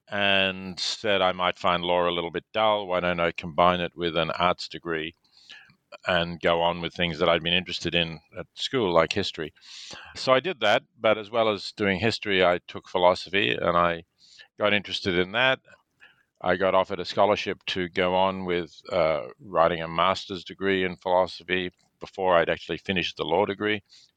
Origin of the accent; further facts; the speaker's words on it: Melbourne, Victoria, Australia; I was born in Melbourne, Australia. My parents had come to Melbourne in 1938 after living in Vienna, fleeing the Nazis because they were Jewish.